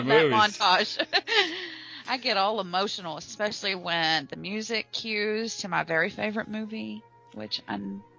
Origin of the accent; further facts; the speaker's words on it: Georgia, United States; I'm from Georgia. Of course Scarlett O'Hara is going to be.